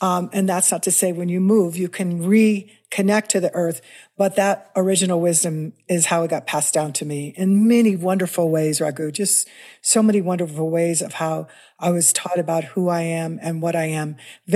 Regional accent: Kansas City, Missouri, United States; Well, I grew up in Missouri, in Kansas City.

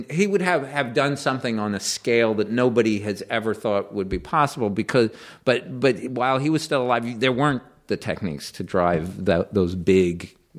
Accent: Greenwich, Connecticut, United States; And it's still the house we grew up in Greenwich, Connecticut.

